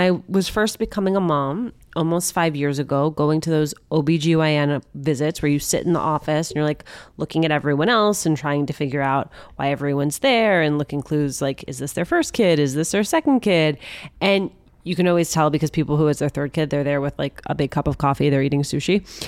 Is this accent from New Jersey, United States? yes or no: yes; Union City, New Jersey, United States; And even then, at 7 or 8, growing up in Union City, New Jersey, sitting in that school board meeting